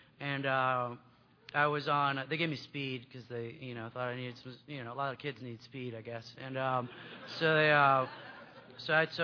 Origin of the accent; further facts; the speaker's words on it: Michigan, United States; born there; I was born in Michigan. I didn't really like being a kid.